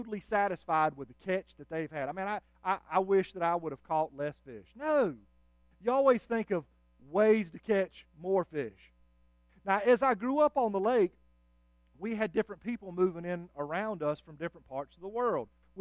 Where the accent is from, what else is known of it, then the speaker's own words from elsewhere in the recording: Lake Wylie, South Carolina, United States; I grew up on Lake Wylie, South Carolina. When I was 2 years old, my parents had enough sense to move far enough away from Charlotte, North Carolina to get us away from the city.